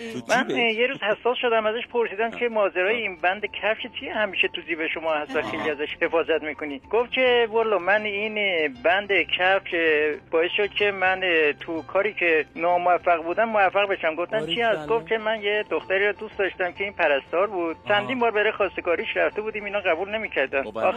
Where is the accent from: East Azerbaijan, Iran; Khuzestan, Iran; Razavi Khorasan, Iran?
East Azerbaijan, Iran; Tabriz; از تبریز هستم،